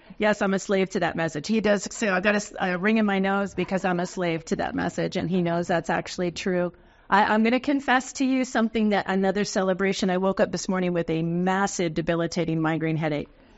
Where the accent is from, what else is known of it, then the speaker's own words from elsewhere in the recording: Newcastle, Washington, United States; I was from the Newcastle, Renton area, and we met in Sweden.